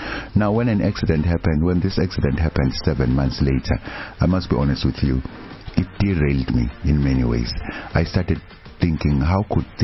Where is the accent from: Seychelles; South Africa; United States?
South Africa; Durban, KwaZulu-Natal; I'm a Durban boy. Was born in northern KwaZulu-Natal in 1971. But my family then moved to Durban because my parents worked at King Edward Hospital. We grew up here at Umlazi Township.